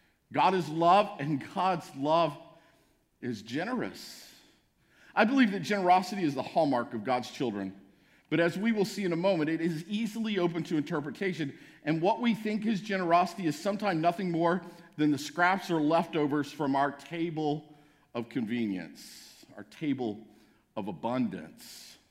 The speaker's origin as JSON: {"language": "English", "town": "El Paso", "region": "Texas", "country": "United States", "tie": "born or raised there", "said": "Growing up in El Paso, we would have called that a mutt"}